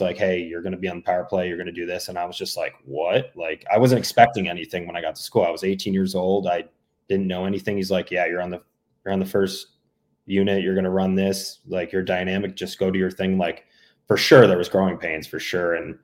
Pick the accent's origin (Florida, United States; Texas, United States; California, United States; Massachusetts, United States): Florida, United States; like, as a hockey player growing up in Florida.